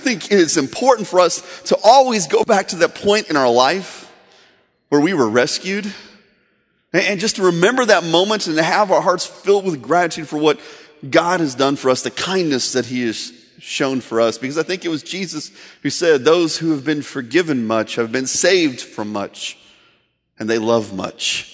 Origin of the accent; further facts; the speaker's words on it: Indiana, United States; Now, growing up in Indiana, I played a lot of basketball growing up.